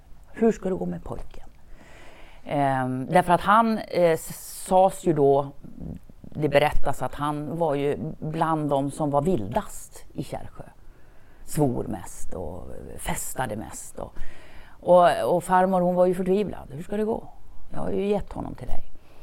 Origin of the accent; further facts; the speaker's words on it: Borlänge, Dalarna County, Sweden; Vi växte upp i Borlänge. Vi bodde där under hela mina första 16 år.